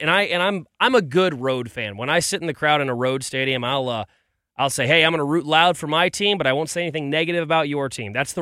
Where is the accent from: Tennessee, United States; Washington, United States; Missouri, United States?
Missouri, United States; St. Louis; now in Kansas City, United States; My co-host on Q104 busts me all the time because I'm not from Kansas City. I grew up in St. Louis.